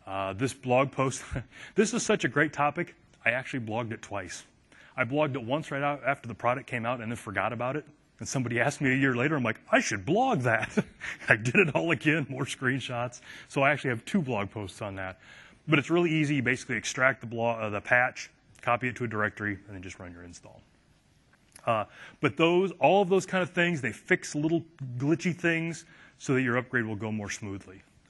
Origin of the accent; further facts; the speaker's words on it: United States; I'm an American. I speak exactly one language. Because within 1,000 miles of my house, everybody speaks exactly one language.